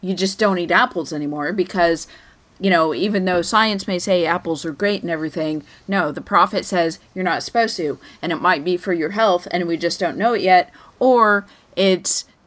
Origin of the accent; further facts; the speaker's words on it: Colorado, United States; because I grew up in Colorado, and we're not a huge group, you know.